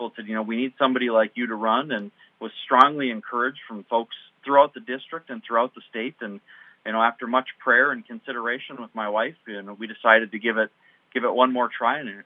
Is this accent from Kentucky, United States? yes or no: no; Grand Rapids, Minnesota, United States; I was born and raised in Grand Rapids in Itasca County. I've lived here 36 years.